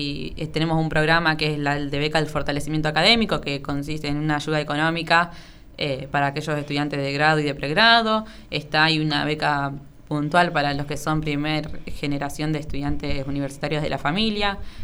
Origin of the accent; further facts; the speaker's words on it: Chacabuco, Buenos Aires Province, Argentina; Yo soy de Chacabuco.